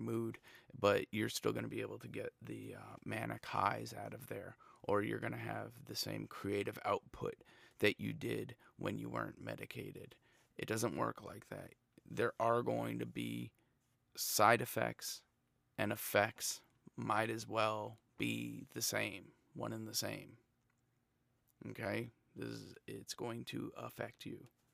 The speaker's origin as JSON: {"language": "English", "country": "United States", "said": "And as an American, that's a very difficult thing to do."}